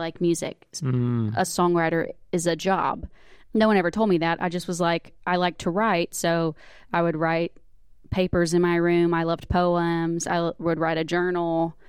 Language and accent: English; Auburn, Alabama, United States; also born or lived in Elk City; I lived in Elk City until I was in second grade, and then I moved to Auburn, and I was raised in Auburn, Alabama.